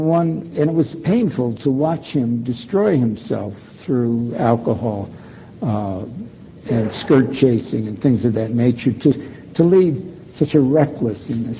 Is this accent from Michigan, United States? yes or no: yes; Detroit, Michigan, United States